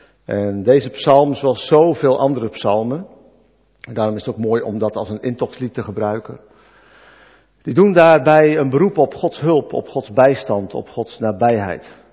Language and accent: Dutch; Dordrecht, South Holland, Netherlands; Ik kom zelf uit Dordrecht. Wij wonen al 25 jaar in Dordrecht. En wij komen er van vroeger ook vandaan. Dus we zijn weer terug destijds gekeerd naar waar wij vandaan kwamen.